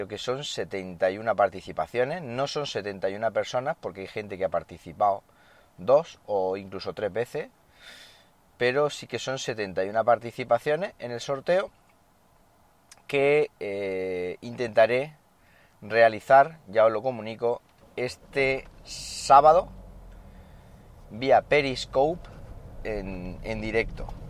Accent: Siles, Andalusia, Spain; now in Linares, Spain; arrepiente uno más de vivir aquí en Linares porque, Dios mío, con lo fresquito que debe estarse en Siles, mi pueblo

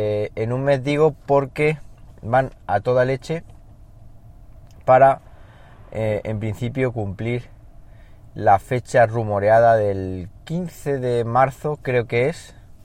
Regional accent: Siles, Andalusia, Spain; por ejemplo Linares o por ejemplo Siles, que es mi pueblo.

